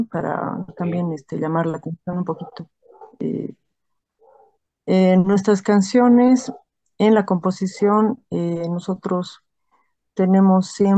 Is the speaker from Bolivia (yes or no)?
yes; Bolivia; Bueno, para resaltar obviamente que somos de Bolivia, ¿no?